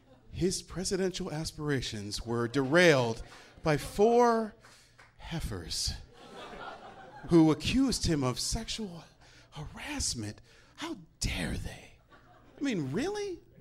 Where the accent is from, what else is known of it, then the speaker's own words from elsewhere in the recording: Midwest, United States; We're both from the Midwest.